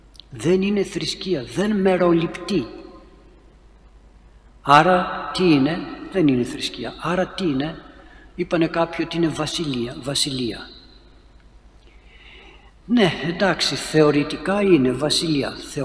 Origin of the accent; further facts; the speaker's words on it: Greece; Μην μου πείτε ότι είμαι Έλληνας, αντικειμενικά το λέω.